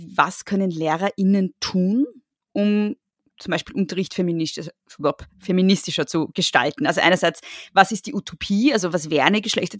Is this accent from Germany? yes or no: no; Lower Austria, Austria; Ich bin ja am Land in Niederösterreich aufgewachsen, in einem ganz kleinen Dorf, wo irgendwie rundherum alles wirklich erzkonservativ ist.